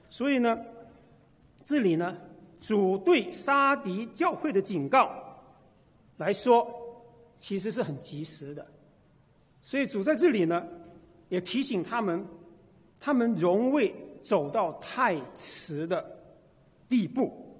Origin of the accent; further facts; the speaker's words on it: Chaozhou, Guangdong, China; 我们潮州话有一句俗语